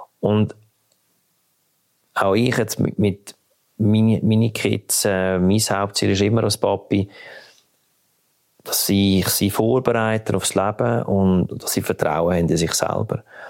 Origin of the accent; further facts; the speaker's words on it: Canada; ich bin aus Kanada.